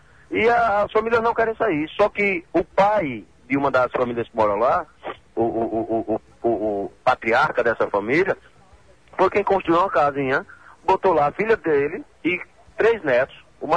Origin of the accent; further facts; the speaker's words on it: Santa Cruz do Capibaribe, Pernambuco, Brazil; até porque nós somos de Santa Cruz do Caparibe, sabemos dos problemas